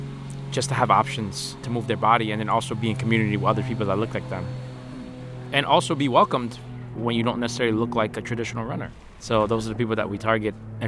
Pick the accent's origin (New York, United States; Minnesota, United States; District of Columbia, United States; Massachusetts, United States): Massachusetts, United States; Dorchester; So I grew up in Dorchester, but I had the, you know, I was one of the lucky kids who got sent away to boarding school to play sports.